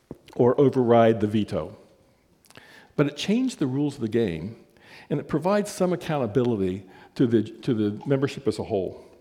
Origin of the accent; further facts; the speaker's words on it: United States; Now, as an American, I find General Assembly grandstanding to be tiresome.